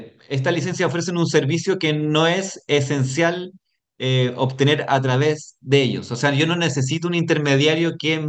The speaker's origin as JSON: {"language": "Spanish", "country": "Colombia", "said": "yo soy un autor colombiano"}